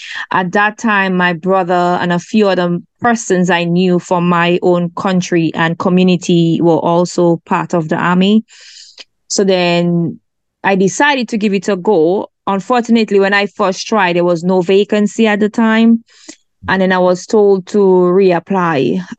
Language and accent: English; Grenada; even though I may be from the Caribbean, I'm from Grenada